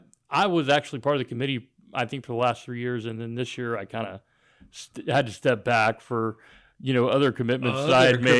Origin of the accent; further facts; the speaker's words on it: Conroe, Texas, United States; I grew up here in Conroe.